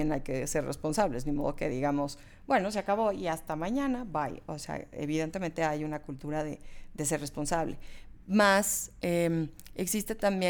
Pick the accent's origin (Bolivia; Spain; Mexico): Mexico; Pues somos mexicanas, gorda. Es que es un tema porque, bueno, tú que viviste obviamente fuera, yo que he vivido fuera